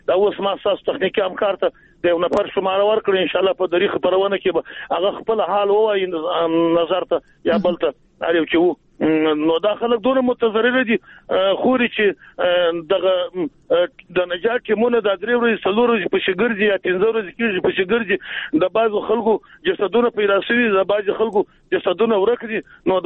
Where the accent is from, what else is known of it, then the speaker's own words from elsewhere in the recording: Jowzjan, Afghanistan; موږ د جوزجان د ولایت یو، دلته هم سیلونه راغلي دي.